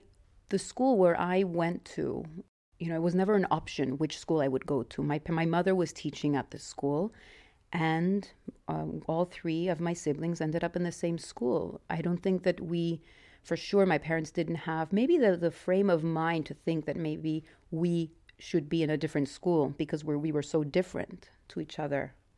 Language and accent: English; Mexico; And growing up in Mexico, it's not really, as a woman, it's really hard to see that one can do both.